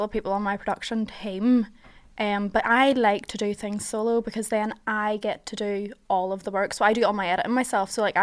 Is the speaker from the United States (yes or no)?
no; Ireland; I'm Irish, obviously, I'm from Ireland